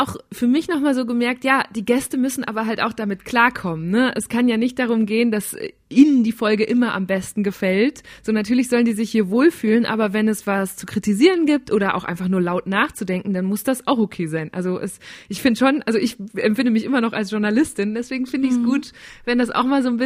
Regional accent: North Rhine-Westphalia, Germany; Ich komme aus Münsterland. Ich Münsterland. Bin gar nicht weit weg von Kastrop-Rauxel.

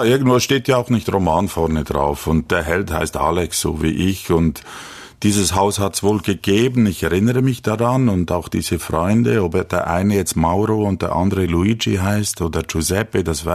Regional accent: Olten, Solothurn, Switzerland; first language French; German is a second language; also born or lived in Paris, France; Ich bin ja ein Immigrantenkind. Wir sind aus Frankreich, wo ich geboren bin, in die Schweiz gekommen. Und ich konnte kein Schweizerdeutsch, nur Französisch. Und ich musste mich zurechtfinden in dieser kleinen Stadt. Wir waren aus Paris gekommen, wo es wirklich ein bisschen anders aussieht als in Olten.

